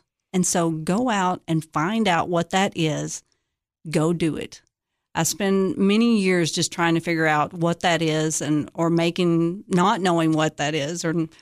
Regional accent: Cookeville, Tennessee, United States; And since I was from Cookeville, we eventually obviously fell in love and got married, and I moved back to Cookeville.

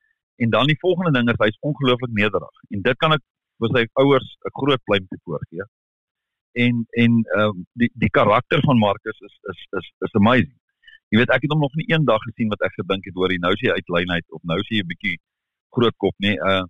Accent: Paarl, Western Cape, South Africa; ons is al twee van die Parel. So ons is saam hier, saam in ons dorp

